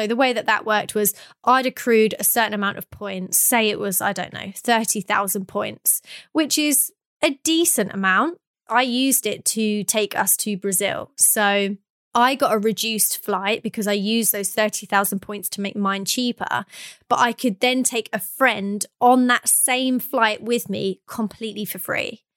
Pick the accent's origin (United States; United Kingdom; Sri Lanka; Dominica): United Kingdom; England; we're from England.